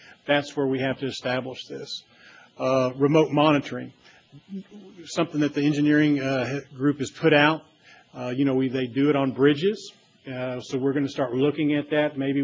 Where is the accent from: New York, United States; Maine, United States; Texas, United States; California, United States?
Texas, United States; I mean, from where I come from Texas, we use even a much higher temperature than